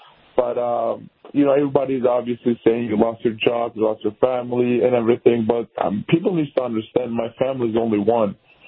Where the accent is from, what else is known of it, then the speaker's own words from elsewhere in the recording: Turkey; now in United States; that's not what I grew up in Turkey.